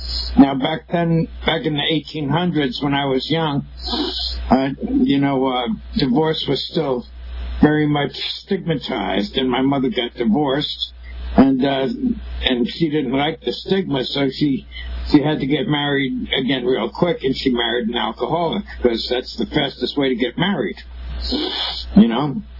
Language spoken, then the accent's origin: English; New York City, New York, United States; born there; I was born in New York City … Back in New York, of course, they probably